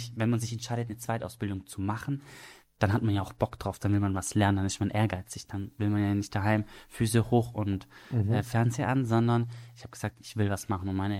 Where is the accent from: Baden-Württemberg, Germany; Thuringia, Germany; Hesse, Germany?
Baden-Württemberg, Germany; Stuttgart; den Bäcker habe ich bei mir daheim in Stuttgart gemacht. Schwäbische Laugenbrezeln, sowas muss man ja können als Schwabe.